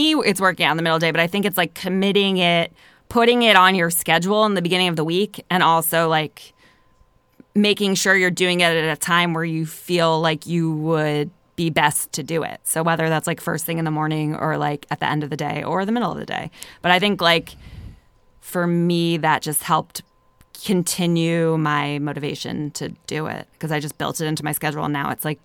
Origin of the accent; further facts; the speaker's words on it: Pennsylvania, United States; accent: Philadelphia; With my Philadelphia accent.